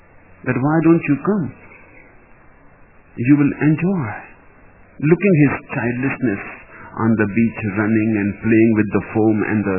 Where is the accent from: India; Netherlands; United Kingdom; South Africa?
India; born there; By accident, I am born in India, but I am not an Indian.